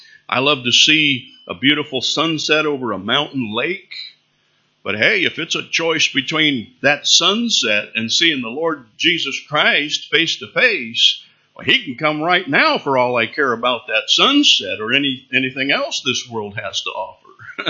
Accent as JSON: {"language": "English", "region": "Colorado", "country": "United States", "said": "I'm from Colorado. I've seen some beautiful things in nature."}